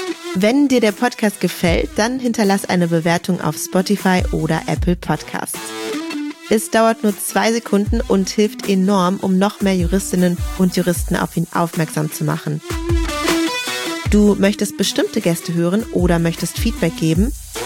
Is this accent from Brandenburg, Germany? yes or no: no; Berlin, Germany; als Berlinerin